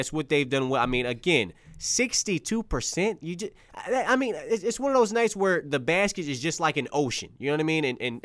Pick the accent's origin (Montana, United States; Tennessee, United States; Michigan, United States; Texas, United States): Michigan, United States; We are all from Michigan.